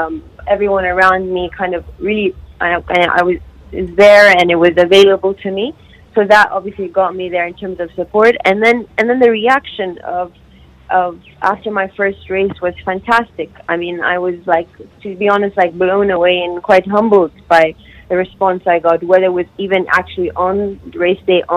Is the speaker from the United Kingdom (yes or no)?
no; Saudi Arabia; growing up in Saudi, I didn't really have that opportunity to pursue, whether it's go-karting or even just driving.